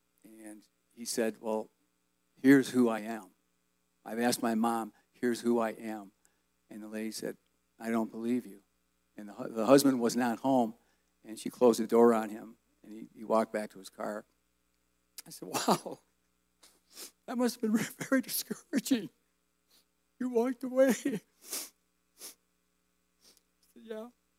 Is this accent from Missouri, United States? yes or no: no; Detroit, Michigan, United States; I was born and raised in Detroit, and my dad was born in West Virginia